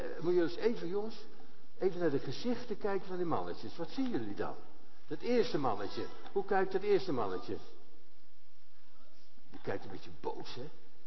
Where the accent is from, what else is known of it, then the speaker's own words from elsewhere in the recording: Ede, Gelderland, Netherlands; Nou, hey, ik kom uit Ede